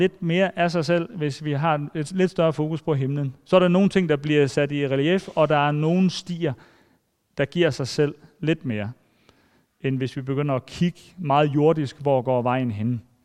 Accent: Region of Southern Denmark, Denmark; hjemme på gården i Sønderjylland, hvor jeg er fra

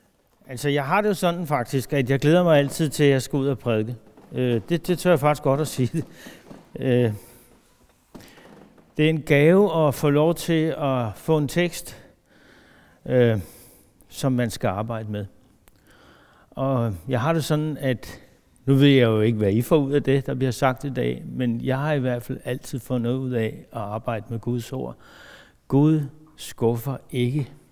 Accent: Hillerød, Capital Region of Denmark, Denmark; og jeg kommer fra Hillerød, og kommer i Betania-kredsen i Luthers Mission i Hillerød

